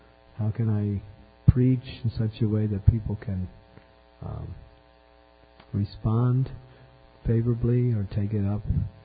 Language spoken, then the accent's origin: English; United States; I remember when I first was growing up in America, we used to have a bath every Saturday night.